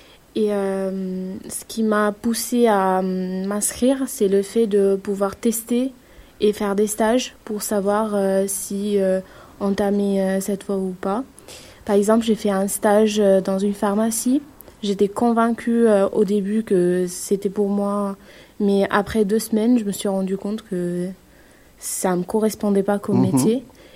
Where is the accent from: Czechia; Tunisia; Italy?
Italy; French is a second language; moved away as an adult; now in France; Alors, c'est arrivé quand j'ai déménagé de l'Italie. Je venais d'avoir mon bac en tourisme et langue. J'ai changé de pays et ça faisait déjà 2 ans que je me suis inscrite à un BTS banque et assurance. Et vu que j'étais nouvelle en France, j'étais pas vraiment à l'aise en français